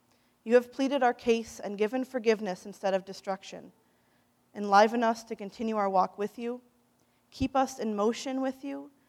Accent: Midwest, United States; accent: Midwestern; My Midwestern accent sometimes messes that up.

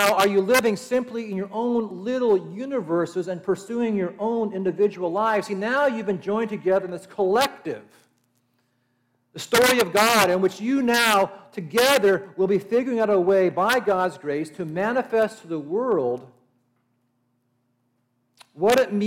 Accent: California, United States; As a native of California, I've watched that my home state propose a variety of measures to divide up the Golden State

